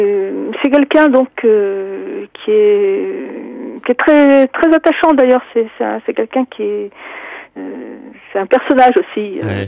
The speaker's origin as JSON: {"language": "French", "country": "France", "tie": "born or raised there", "also_born_or_lived": "Moscow, Russia", "first_language": "Russian", "said": "Je suis née à Moscou et je suis venue en France avec mes parents. Donc, j'ai fait toute ma scolarité en France."}